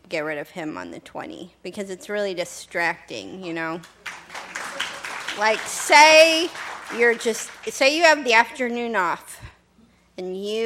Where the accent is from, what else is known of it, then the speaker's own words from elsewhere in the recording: Montana, United States; Well, I grew up in Montana, and our great, you know, heroine in Montana is Jeanette Rankin.